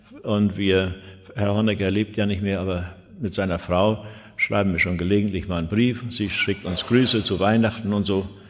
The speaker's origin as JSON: {"language": "German", "town": "Wismar", "region": "Mecklenburg-Vorpommern", "country": "Germany", "tie": "born or raised there", "said": "Und dann bin ich gesprungen durch die Straße meiner Heimatstadt Wismar"}